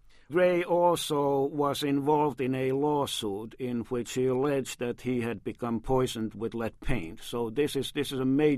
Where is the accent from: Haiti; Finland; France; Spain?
Finland; English is a second language; now in Baltimore, United States; I am from Finland originally, and when I ride on Baltimore subway and then in Washington, D.C., 40 miles from here on the same day, I have the sense that in Washington I'm in a totally different country.